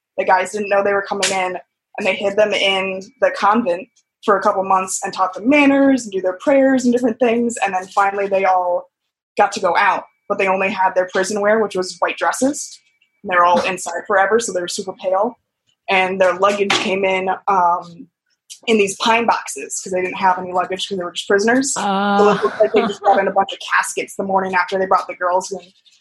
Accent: New Orleans, Louisiana, United States; I'm from New Orleans.

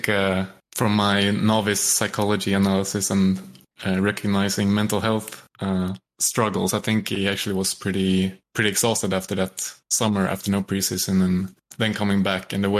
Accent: Sweden; English is a second language; as a Swede, all of a sudden I'm not supporting Zlatan, which is like a really weird sensation growing up in Sweden.

